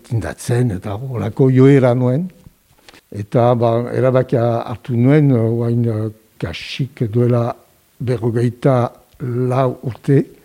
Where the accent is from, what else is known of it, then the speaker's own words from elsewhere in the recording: Paris, Île-de-France, France; Ez, Parisetik etorri nintzen, eta bon. Eta geroztik, Euskal Herrian egiten dut